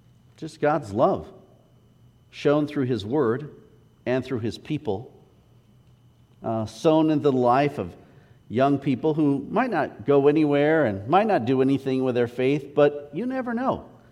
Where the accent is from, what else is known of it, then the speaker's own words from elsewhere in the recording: Parma, Idaho, United States; So now we all feel like Idahoans. So, you know, back in the day, growing up in Parma and having my Cub Scout group meet at a Mormon church